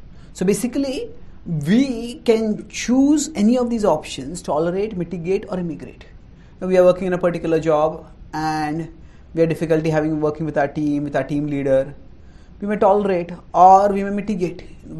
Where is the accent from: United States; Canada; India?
India; South India; I am Indian. I am a South Indian. I am an engineer.